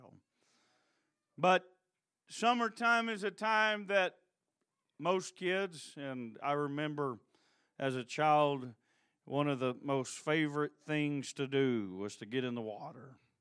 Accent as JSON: {"language": "English", "region": "Oklahoma", "country": "United States", "tie": "born or raised there", "said": "And I grew up in Oklahoma, and I'm not terrified of them, but I have a healthy respect for them."}